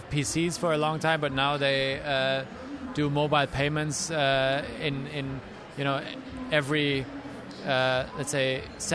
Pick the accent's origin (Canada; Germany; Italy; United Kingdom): Germany; now in United States; this is a major difference to my home country, Germany